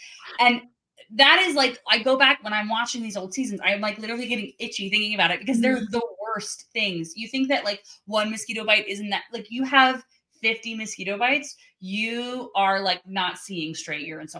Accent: Florida, United States; I grew up in Florida.

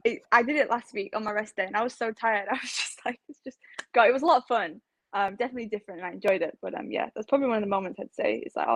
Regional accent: Leigh, North West England, United Kingdom; People say I'm from Wigan. I'm not. It really winds me up. But yeah, it's in... Lee is just a small town. It's outside of Great Manchester in the Wigan borough.

